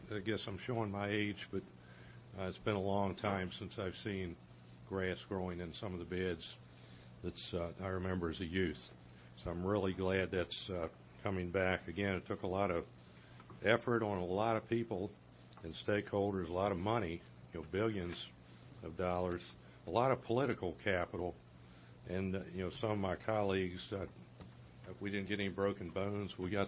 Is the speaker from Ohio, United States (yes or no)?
no; Middlesex County, Virginia, United States; I'm from Middlesex County